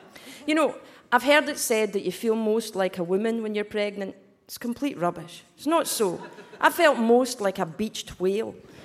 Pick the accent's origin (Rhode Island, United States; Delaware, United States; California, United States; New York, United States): New York, United States; Westchester; I'm not actually from Scotland. I'm really from Westchester.